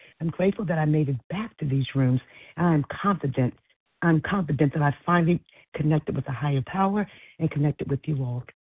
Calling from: Maryland, United States; I'm calling from Maryland.

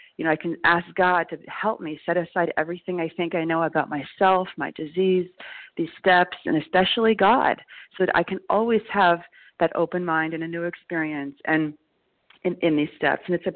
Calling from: New York, United States; I'm calling from New York.

